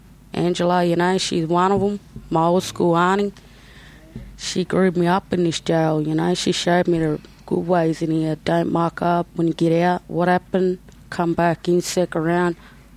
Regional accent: Victoria, Australia; No, I'm from Moyal, but my mob there from, like, Tyres and Benzo.

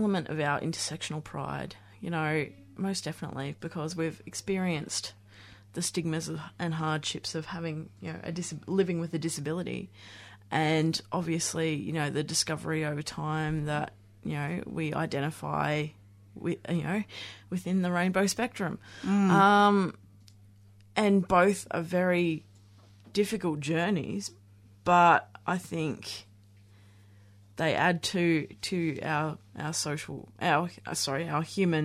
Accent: Ballarat, Victoria, Australia; So, I mean, I grew up in Ballarat up and lived there up until about the age of 19. Did all my schooling there.

